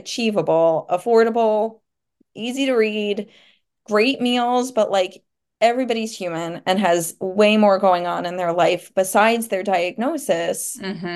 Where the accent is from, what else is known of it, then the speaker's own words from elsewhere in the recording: New York, United States; also born or lived in Hoboken; now in Morristown, United States; So I grew up in New York and then I lived in New Jersey after college in Hoboken, but last year we moved to Morristown, New Jersey.